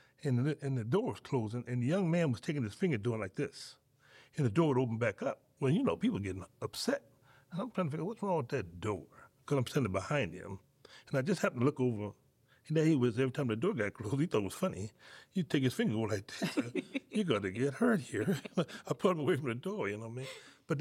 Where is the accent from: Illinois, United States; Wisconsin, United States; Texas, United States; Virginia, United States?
Illinois, United States; Chicago; Because you know, I grew up in Chicago, but I've been all over the place.